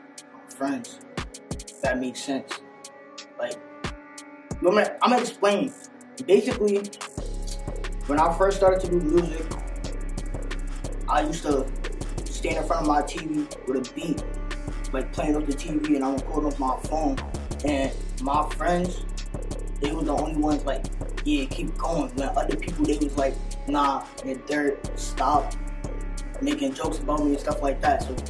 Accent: Far Rockaway, New York, United States; From Far Rockaway, New York.

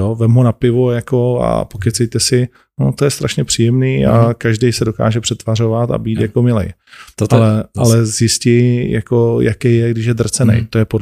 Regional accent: Ostrava, Moravian-Silesian Region, Czechia; protože jsem vyrostl v Ostravě, jsem z ostrýho prostředí, celý život jsem se v ostrým prostředí jako pohyboval

